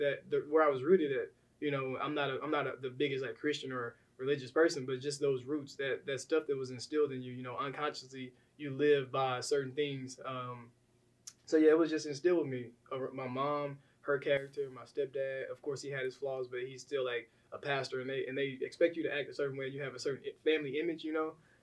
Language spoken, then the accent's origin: English; Arkansas, United States; growing up in Arkansas wasn't easy or anything because I had a poor upbringing